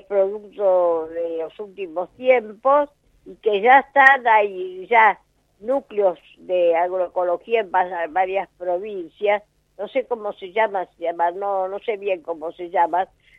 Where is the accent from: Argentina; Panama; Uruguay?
Argentina; Añatuya, Santiago del Estero; also born or lived in Ceres; Así que por eso yo siempre digo que yo soy de Añatuya. Y soy santiagueña pura cepa.